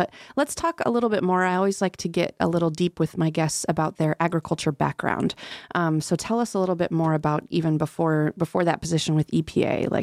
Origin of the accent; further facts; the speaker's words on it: Oregon, United States; I'm from Oregon. I'm not from the Willamette Valley. I'm from the coast, but I have lots of friends there in the Willamette Valley.